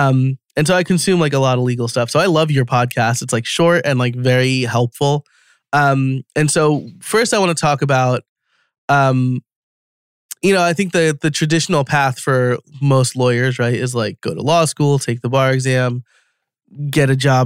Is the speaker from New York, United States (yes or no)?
yes; New York, United States; now in Pennsylvania, United States; I am from New York, an hour north of the city, which is not upstate, listeners. and I'm living just outside Philly now.